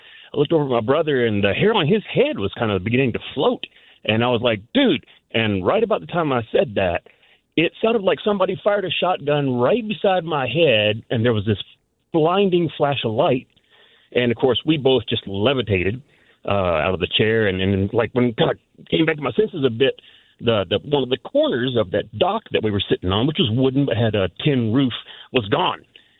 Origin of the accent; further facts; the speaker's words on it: Tennessee, United States; I grew up in Northwest Tennessee, a little terrible redneck town in God's country, if God equals tornadoes.